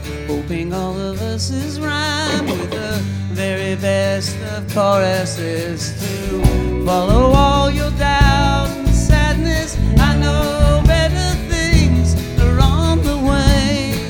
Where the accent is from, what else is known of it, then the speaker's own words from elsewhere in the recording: Ohio, United States; I grew up in Ohio, yeah.